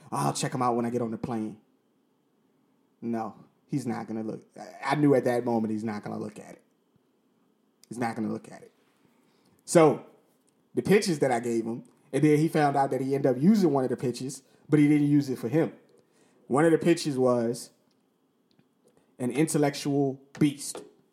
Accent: Rochester, New York, United States; I'm from Rochester, New York. I don't know anything about being country. Like, Rochester is a big city here in New York.

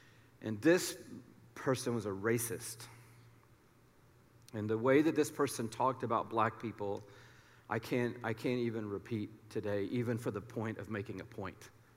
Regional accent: Smyrna, United States; My family moved when I was 6 years old up to Smyrna, which back then was like moving to another, state. And we grew up in Smyrna, really did middle school there.

